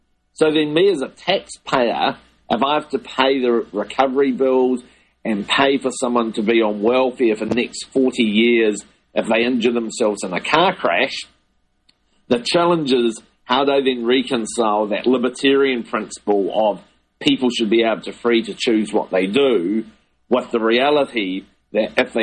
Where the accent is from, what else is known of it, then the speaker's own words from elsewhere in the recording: New Zealand; But as a New Zealander, I don't want the government of Egypt